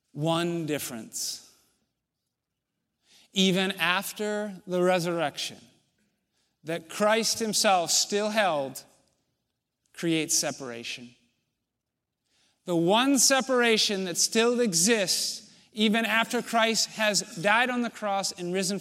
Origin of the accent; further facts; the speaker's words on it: United States; part of my heritage as an American white male has been that there has been a focus, an emphasis on how we are different, and it's led to separation.